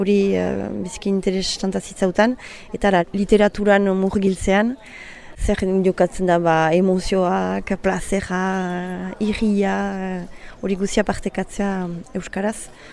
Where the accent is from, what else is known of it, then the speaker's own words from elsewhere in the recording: Sare, Nouvelle-Aquitaine, France; Sarakoa naiz.